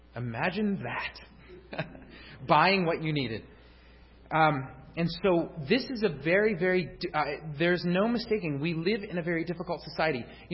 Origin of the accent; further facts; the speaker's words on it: New York, United States; As a matter of fact, in New York, I grew up in New York, and we used to have this lotto.